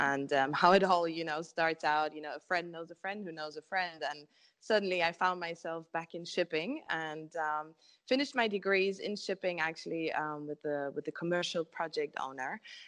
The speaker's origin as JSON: {"language": "English", "region": "Bremen", "country": "Germany", "tie": "born there", "second_language": "English", "said": "I was actually born in Bremen, which is a city well known for the yachting industry due to its outstanding shipyards, really. As much as I love my origin"}